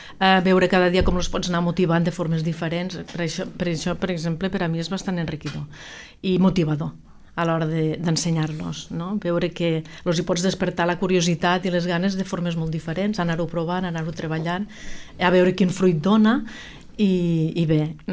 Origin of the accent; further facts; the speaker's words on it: Tortosa, Catalonia, Spain; Jo vinc des de Tortosa i bueno, estic encantada també, sí.